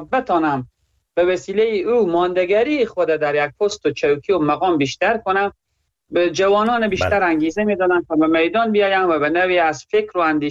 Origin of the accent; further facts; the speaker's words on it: Herat, Afghanistan; از زون غرب و از هراتم